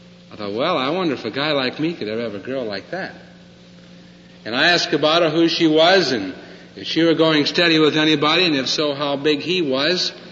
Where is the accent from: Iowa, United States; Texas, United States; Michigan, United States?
Iowa, United States; Le Mars; As a boy, I grew up in Lemars, Iowa, just north of Sioux City a little ways.